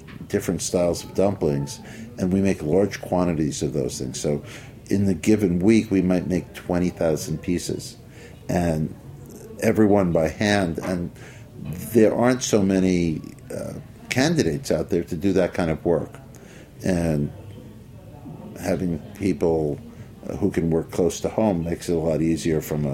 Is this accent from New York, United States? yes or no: yes; Brooklyn, New York, United States; well, you know, I'm from Brooklyn, and most of my life people have said to me, why don't you open in Brooklyn?